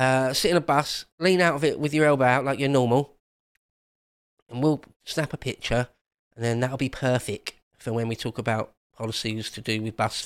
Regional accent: Havering, London, United Kingdom; I was born and raised in Essex, East London. London borough of Havering.

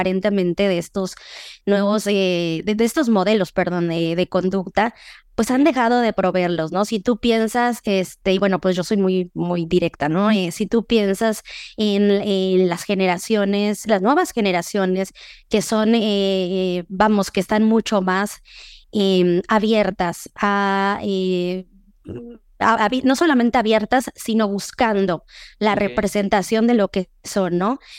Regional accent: Mérida, Yucatán, Mexico; yo he encontrado muy común el uso de este término en Mérida, Yucatán, que es de donde soy

